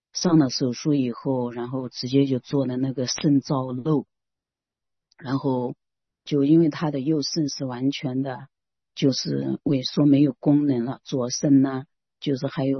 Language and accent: Chinese; Xinjiang, China; 就和我们新疆人喝的那个奶茶是一模一样的颜色